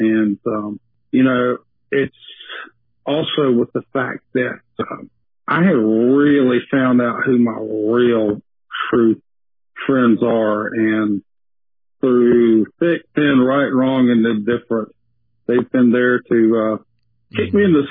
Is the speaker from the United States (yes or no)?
yes; Columbia, South Carolina, United States; I did. I grew up in Columbia. I graduated from a little private Christian school, Columbia Christian, which is no longer.